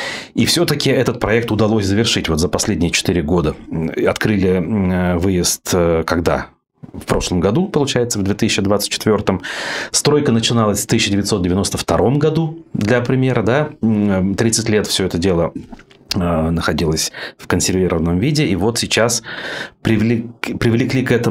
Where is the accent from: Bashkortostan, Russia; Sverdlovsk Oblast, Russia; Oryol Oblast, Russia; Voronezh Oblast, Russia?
Bashkortostan, Russia; Ufa; вот на примере той же самой Уфы, откуда я родом